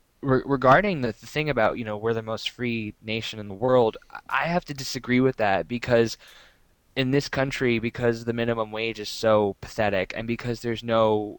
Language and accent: English; Texas, United States; I'm from the United States. Like, oh, really? Where from? And I'm like, Texas.